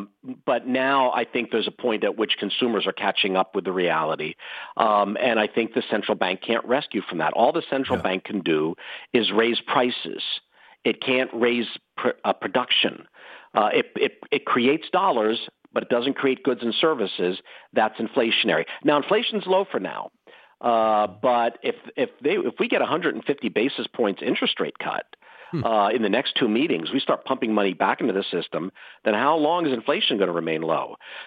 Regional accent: Pennsylvania, United States; Josh Shapiro, the governor of my home state, Pennsylvania, will be chosen as the vice presidential nominee.

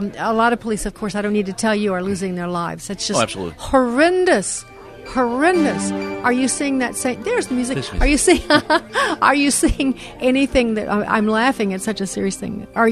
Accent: Chicago, Illinois, United States; I remember a case back in Chicago. I used to do radio in Chicago. That's my hometown.

